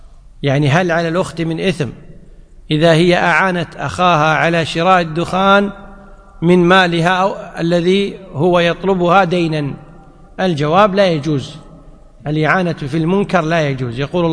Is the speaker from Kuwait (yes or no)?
yes; Kuwait; لذلك عندنا في الكويت أن الذي يجاهر بالشرب